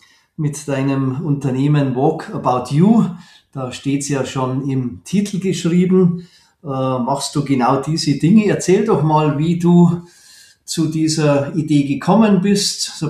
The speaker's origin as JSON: {"language": "German", "town": "Munich", "region": "Bavaria", "country": "Germany", "tie": "born or raised there", "said": "Ich bin ja in München aufgewachsen."}